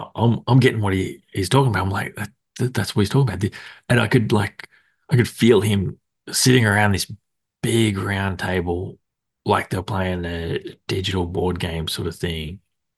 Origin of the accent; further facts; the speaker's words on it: Australia; I'm Australian, so I used to play on a like Aussie server